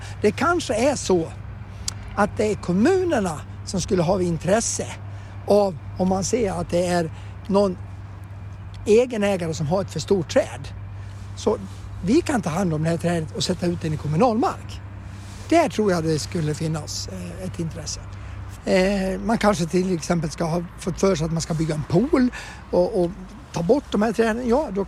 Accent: Borlänge, Dalarna County, Sweden; Jag har faktiskt ett exempel i Borlänge där jag är ifrån.

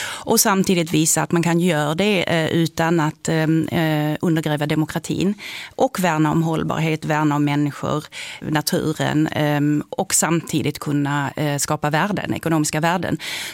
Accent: Germany; Swedish is a second language; Men jag som själv ursprungligen inte kommer från Sverige, jag är utanför uppvuxen i Tyskland och bott i många andra länder.

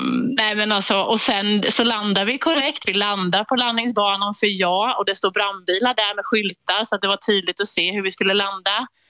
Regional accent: Småland, Sweden; och jag är från Småland

